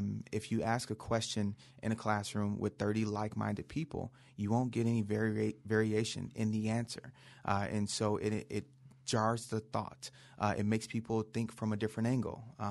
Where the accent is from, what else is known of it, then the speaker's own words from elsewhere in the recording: Detroit, Michigan, United States; I came from Detroit, Michigan. Unfortunately, that does make me a diehard Lions fan.